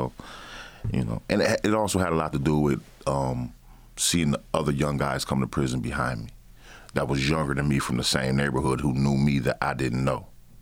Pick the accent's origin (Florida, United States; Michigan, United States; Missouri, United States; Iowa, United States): Michigan, United States; Battle Creek; also born or lived in Kalamazoo; I was born here in Kalamazoo, but raised in Battle Creek. Moved there when I was like five. So I'm a Battle Creeker.